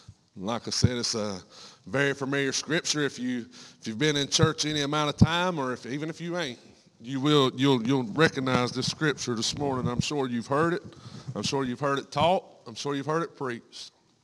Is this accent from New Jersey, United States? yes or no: no; Conway, South Carolina, United States; I'm from Conway, South Carolina, in between Antler and Myrtle Beach.